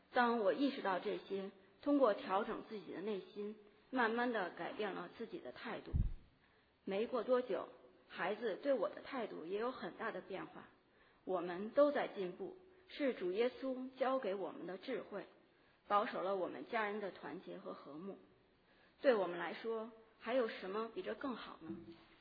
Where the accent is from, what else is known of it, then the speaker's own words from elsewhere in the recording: Beijing, China; 我是土生土长的北京人，从小到大都没有离开过家，非常依恋和喜爱北京。